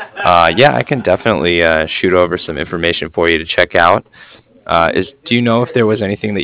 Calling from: Cardiff, Wales, United Kingdom

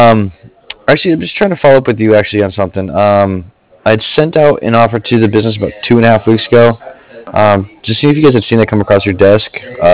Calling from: Cardiff, Wales, United Kingdom; I'm calling from Cardiff.

